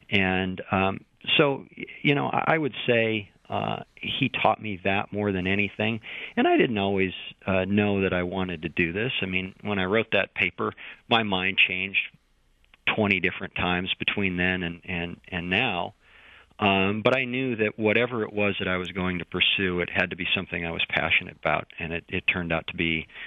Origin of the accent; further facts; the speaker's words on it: Bismarck, North Dakota, United States; Well, I, as you mentioned, I grew up in Bismarck, North Dakota.